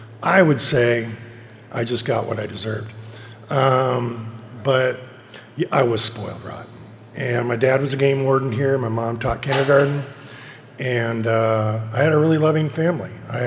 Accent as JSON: {"language": "English", "town": "Ridgecrest", "region": "California", "country": "United States", "tie": "born or raised there", "also_born_or_lived": "Trona", "said": "I grew up here in Ridgecrest. I was actually born in Trona, which may explain a lot. But yeah, so I was born in Trona, but grew up here in Ridgecrest. I'm the youngest of four kids."}